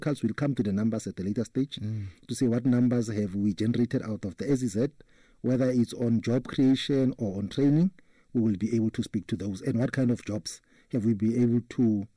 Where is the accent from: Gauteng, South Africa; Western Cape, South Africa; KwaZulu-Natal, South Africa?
Gauteng, South Africa; Mamelodi; born and bred in Mamelodi. I'm the child of the soil.